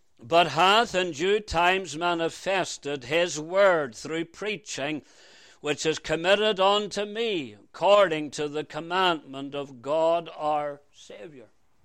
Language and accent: English; Northern Ireland, United Kingdom; now in Canada; the word the Lord gave me and my family when we came to Canada from Northern Ireland.